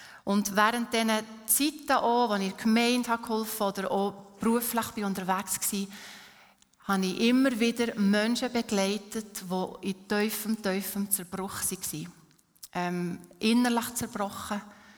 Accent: Habkern, Bern, Switzerland; now in Unterseen, Switzerland; ich wohne in Untersen, nicht in Interlaken, ist ein Unterschied. Ich bin in Hapkeren aufgewachsen, bin ein Bergdorfmädchen, bin aber schon seit vielen Jahren in Untersen, das ist die Stadt von meinem Herz.

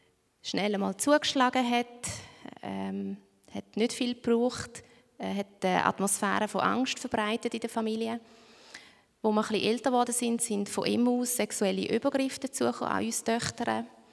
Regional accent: Herisau, Appenzell Ausserrhoden, Switzerland; now in Dürnten, Switzerland; Und ich von Herisau, dort aufgewachsen.

